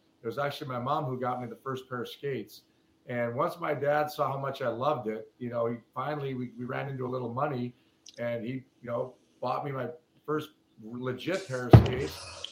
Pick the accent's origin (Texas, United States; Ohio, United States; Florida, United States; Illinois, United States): Illinois, United States; Evergreen Park; where I grew up in Evergreen Park.